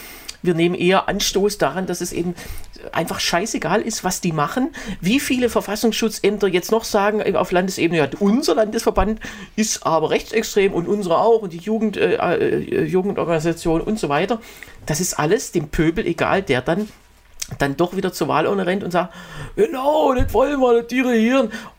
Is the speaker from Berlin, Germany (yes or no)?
yes; Berlin, Germany; Ich bin ja aus Berlin